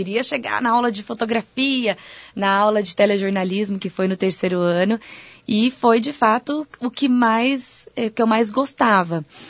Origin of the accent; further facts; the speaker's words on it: Itapetininga, São Paulo, Brazil; eu sou do interior, eu sou de Itapetininga, uma cidade do interior aqui do estado de São Paulo, e eu fui a São Paulo para estudar, primeira vez morar